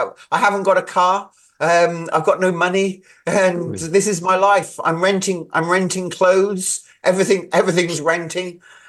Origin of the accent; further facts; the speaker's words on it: Wales, United Kingdom; I come from South Wales